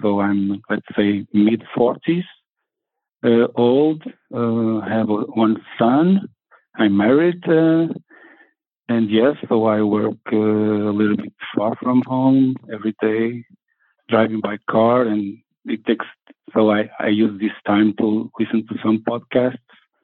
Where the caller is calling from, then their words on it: Portugal; I'm calling from Portugal. Yeah, I'm calling from Portugal.